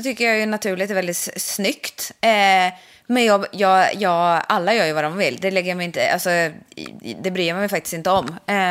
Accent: Ulricehamn, Västra Götaland County, Sweden; när jag var liten och bodde i Ulricehamn.

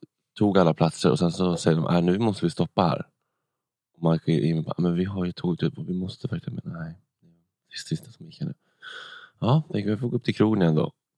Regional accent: Sweden; Jag som svensk, och vi har också köat mycket

